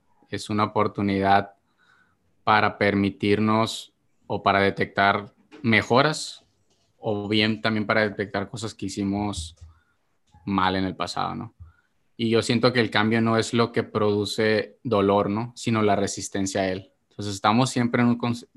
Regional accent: Mexicali, Baja California, Mexico; Bueno, soy de Mexicali, Baja California. Tengo 29 años.

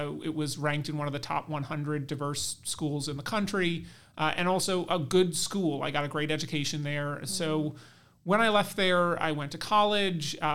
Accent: Nyack, New York, United States; Yeah, so I grew up in Nyack, New York, which is a small suburb about 35 minutes outside of Manhattan. So the New York suburbs, basically.

